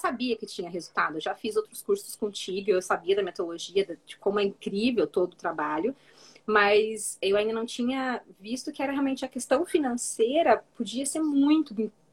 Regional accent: Curitiba, Paraná, Brazil; Então, eu sou de Curitiba.

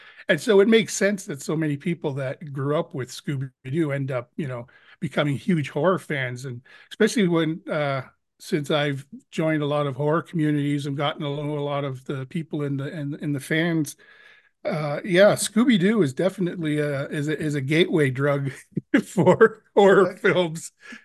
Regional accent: Ontario, Canada; born there; now in Vancouver, Canada; I'm born in Ontario, Canada. I now live in Vancouver, Canada, where 13 Ghosts was shot. I am a Canadian actor. I've been to the States to work, but I'm based out of Canada

